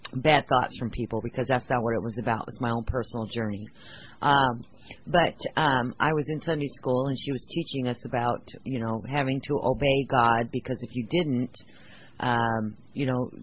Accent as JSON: {"language": "English", "town": "Gaines", "region": "Michigan", "country": "United States", "tie": "born there", "said": "Well, technically, I was born in a city called Gaines, Michigan. Now, no one actually knows where that's at, so as a reference point, it was Flint, Michigan."}